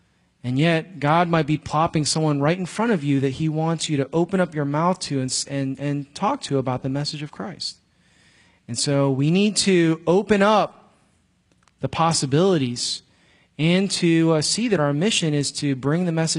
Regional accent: Chicago, Illinois, United States; I was, you know, from an urban background. I grew up in Chicago and, you know, I was kind of hood or whatever.

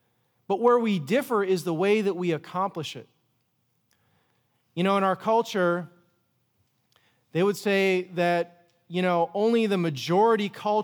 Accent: United States; born there; You know, I was born in America. My parents are immigrants from the Philippines.

